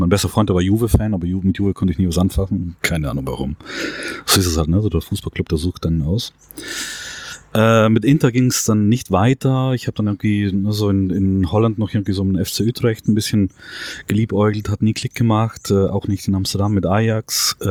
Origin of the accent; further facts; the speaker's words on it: Trentino-Alto Adige, Italy; also born or lived in Vienna / Netherlands / Spain; now in Germany; ich komme aus Südtirol.